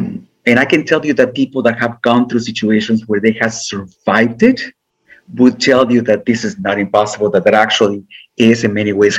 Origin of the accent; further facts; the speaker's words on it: Guatemala; growing up in Guatemala, you know, with these restrictions of being from a poor family, having so many limitations, and not having a father, etc.